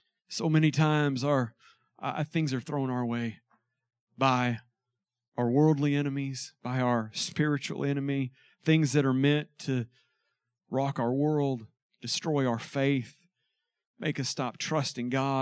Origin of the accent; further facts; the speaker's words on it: Houston, Texas, United States; I grew up in Houston, real close to the stadium.